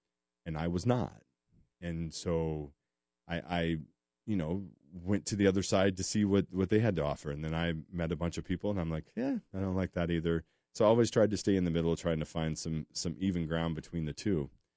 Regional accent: Mitchellville, Iowa, United States; I'm a local kid, grew up in, I would say it wrong. I grew up in Mitchellville. We call it Mitchellville. Went to Southeast Polk.

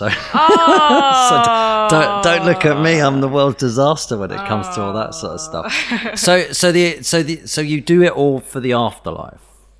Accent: Watford, East of England, United Kingdom; When I was growing up in Watford

